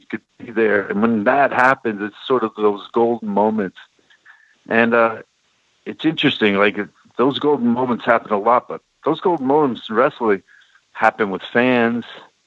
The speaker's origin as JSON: {"language": "English", "town": "Los Angeles", "region": "California", "country": "United States", "tie": "born or raised there", "also_born_or_lived": "Virginia", "said": "I grew up in Los Angeles, born in Virginia."}